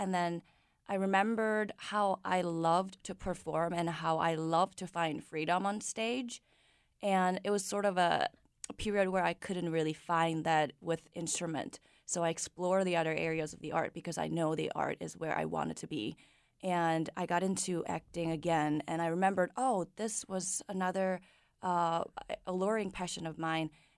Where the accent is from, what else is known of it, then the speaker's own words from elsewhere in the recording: Seoul, South Korea; I am from Seoul, South Korea.